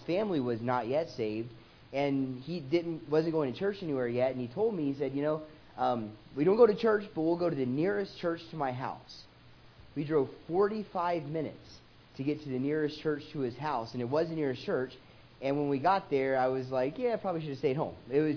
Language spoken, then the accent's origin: English; Irmo, South Carolina, United States; I grew up in South Carolina, okay? A town called Irmo, South Carolina, where I went to Christian school.